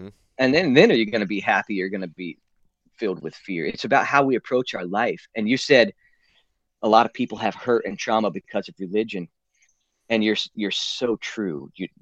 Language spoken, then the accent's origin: English; Indiana, United States; But I grew up in Indiana.